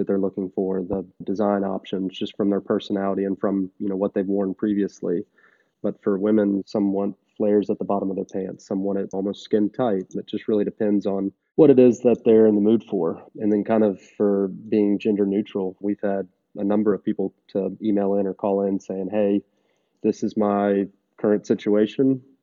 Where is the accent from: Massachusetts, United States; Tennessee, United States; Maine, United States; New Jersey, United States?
Tennessee, United States; Nashville; Just because I was from Nashville, born and raised